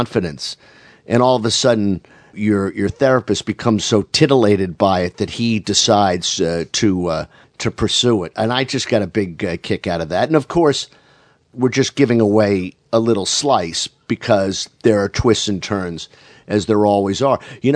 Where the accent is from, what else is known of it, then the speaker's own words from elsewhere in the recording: Boston, Massachusetts, United States; I grew up in Boston.